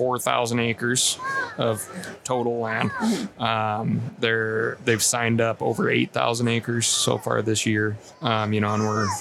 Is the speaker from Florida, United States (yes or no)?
no; Montana, United States; I remind people in my home state of Montana